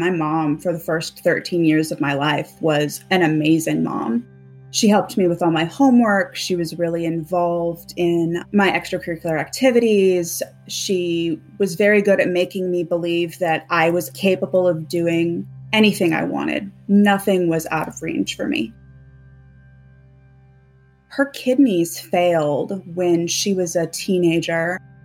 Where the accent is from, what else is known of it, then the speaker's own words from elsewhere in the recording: Tulsa, Oklahoma, United States; I grew up in Tulsa, Oklahoma.